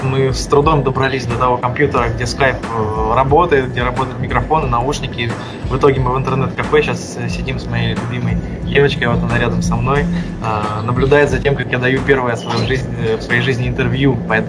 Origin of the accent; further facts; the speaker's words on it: Omsk, Omsk Oblast, Russia; born there; now in Krasnodar, Russia; я родился в Омске, сейчас живу в Краснодаре.